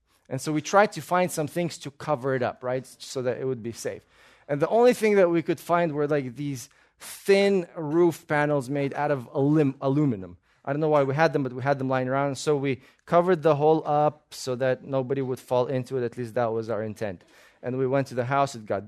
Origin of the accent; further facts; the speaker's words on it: Russia; I grew up in Russia.